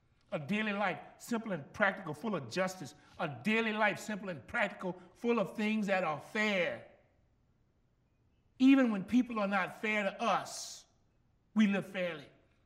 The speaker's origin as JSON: {"language": "English", "town": "Gramercy", "country": "United States", "tie": "born or raised there", "said": "And growing up in Gramercy, you know what they taught me? My uncles used to teach me."}